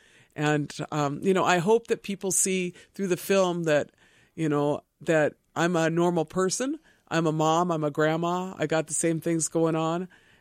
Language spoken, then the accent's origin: English; Los Angeles, California, United States; born there; so I was born in East L.A. I had a very strong sense of an Ojibwe identity, but I wasn't around Ojibwes.